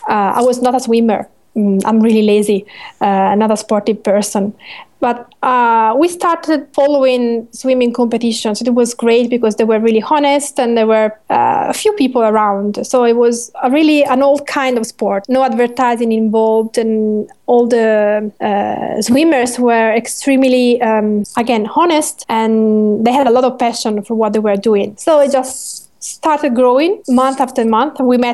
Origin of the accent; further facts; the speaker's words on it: Colle di Val d'Elsa, Tuscany, Italy; I'm from Colle Valdelsa, which is closer to Siena than to Florence